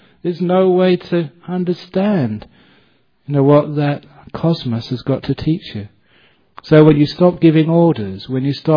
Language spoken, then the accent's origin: English; England, United Kingdom; as again a young man growing up in England, even though I was a Buddhist at a very early age